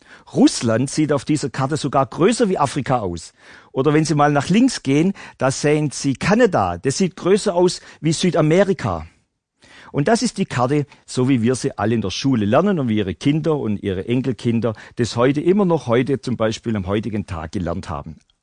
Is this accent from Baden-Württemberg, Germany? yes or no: yes; Baden-Württemberg, Germany; man hört es schon in meiner Sprache. Ich weiß, wir sind nicht die beliebtesten, aber ich komme trotzdem aus dem Schwabenland.